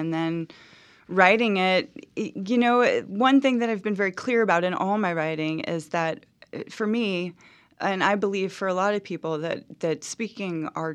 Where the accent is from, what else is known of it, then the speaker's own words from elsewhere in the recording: New Orleans, Louisiana, United States; I grew up in New Orleans, which is an alcohol culture. So that was just always around.